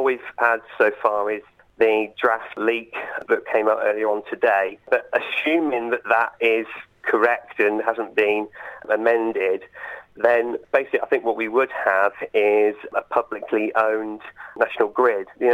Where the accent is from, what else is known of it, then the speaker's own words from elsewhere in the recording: Poole, South West England, United Kingdom; born there; moved away as an adult; now in West Yorkshire, United Kingdom; As you can tell from my accent, I come from the south of England originally. So I was born in Poole in Dorset. My mum still lives down there. And I've lived in the area since 2008. I moved up to West Yorkshire from south to get a job at Leeds University.